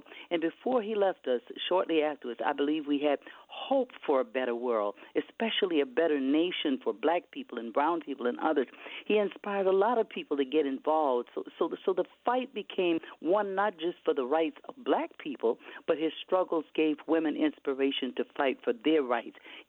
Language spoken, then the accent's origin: English; Louisiana, United States; I want to just mention a couple of people from my home state of Louisiana, where we're talking now.